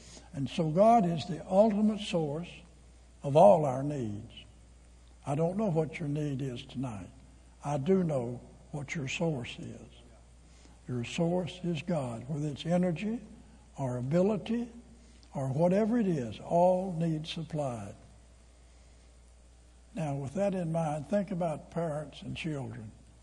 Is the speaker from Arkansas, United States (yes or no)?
yes; Arkansas, United States; See, I'm from Arkansas, and I figured that out.